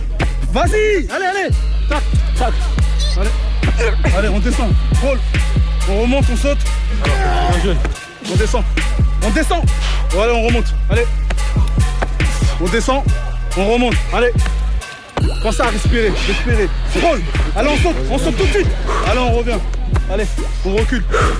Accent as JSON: {"language": "French", "town": "Grigny", "region": "Île-de-France", "country": "France", "said": "Ah ouais, je suis de Grigny."}